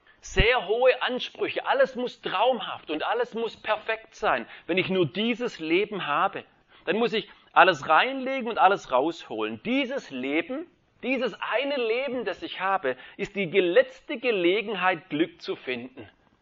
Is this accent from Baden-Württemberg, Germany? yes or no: yes; Baden-Württemberg, Germany; also born or lived in South America; Also ich bin Schwabe